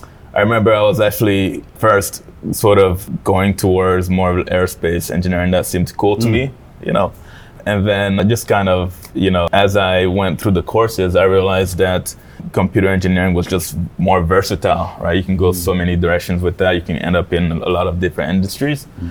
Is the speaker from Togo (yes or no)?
yes; Togo; So I was born and raised in Togo, which is a tiny little country in West Africa.